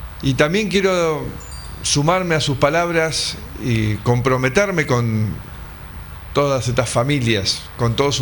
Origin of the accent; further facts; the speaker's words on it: Argentina; como argentino